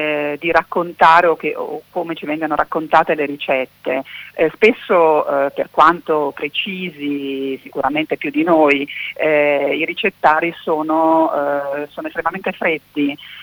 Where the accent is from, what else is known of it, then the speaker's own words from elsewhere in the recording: Liguria, Italy; mi piace, essendo ligure, tantissimo